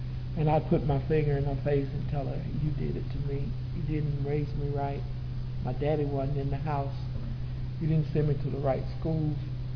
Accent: Brunswick, United States; I grew up in Brunswick, and I have one brother. I grew up out in the rural area of Brunswick, Brookman community

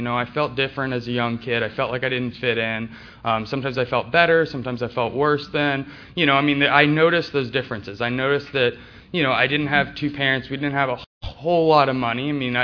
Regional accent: Marietta, Georgia, United States; also born or lived in Atlanta; So I was born here in Atlanta, in Piedmont Hospital. I grew up in Marietta.

